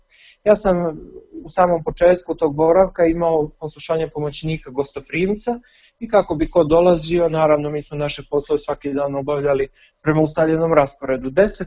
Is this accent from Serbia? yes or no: no; Pljevlja, Pljevlja Municipality, Montenegro; a pljevlja, odakle sam ja